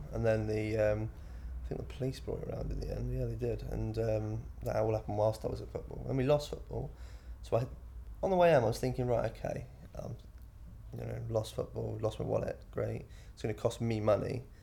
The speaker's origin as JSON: {"language": "English", "town": "Shrewsbury", "region": "West Midlands", "country": "United Kingdom", "tie": "born or raised there", "said": "And yeah, so I grew up in Shrewsbury, Shropshire. You ever been to Shropshire?"}